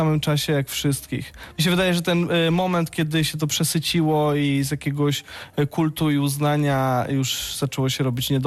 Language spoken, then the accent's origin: Polish; Wadowice, Lesser Poland, Poland; moved away; Chciałem studiować aktorstwo, więc wyjechałem z Wadowic, ale też chciałem wyjechać z Wadowic.